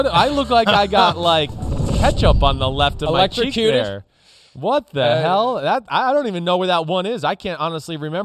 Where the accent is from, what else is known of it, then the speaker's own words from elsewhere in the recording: New Jersey, United States; You know, up here where I grew up in New Jersey, like they played that loud siren at like 6 o'clock in the morning.